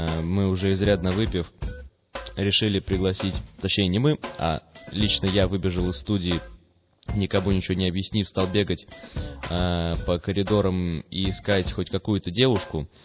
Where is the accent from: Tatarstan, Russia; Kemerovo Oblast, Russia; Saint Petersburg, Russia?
Saint Petersburg, Russia; из Питера